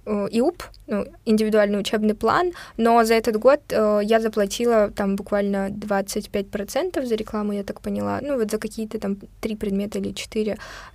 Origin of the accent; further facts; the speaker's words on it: Far East, Russia; а я еще с Дальнего Востока, у нас там вообще все очень консервативно